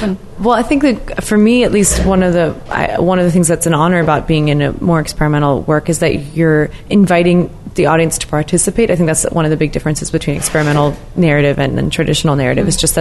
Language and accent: English; the South, United States; also born or lived in New Jersey; I'm a pretty social, outgoing person, and I do think I learned that from growing up in the South.